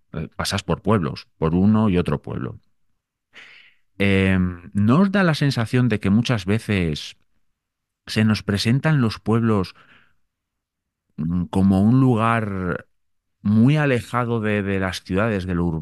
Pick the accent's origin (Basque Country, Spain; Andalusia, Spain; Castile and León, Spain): Castile and León, Spain; León; also born or lived in Boñar; Yo soy bueno, soy de León, pero pasé mucha infancia, muchos momentos muy importantes de la vida, de una y de uno, en mi pueblo, en Boñar, en León.